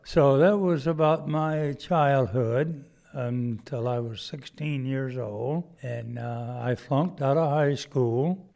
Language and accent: English; South Carolina, United States; Mostly, I remember I had to work my little butt off because our family was rather poor.